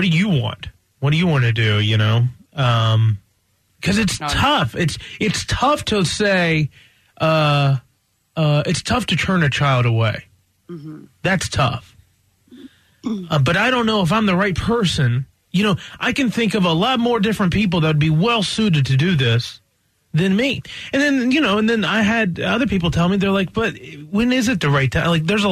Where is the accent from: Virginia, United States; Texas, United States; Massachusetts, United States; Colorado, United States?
Virginia, United States; Roanoke; got an interesting letter from the Virginia Department of Social Services back in Roanoke, Virginia, my hometown.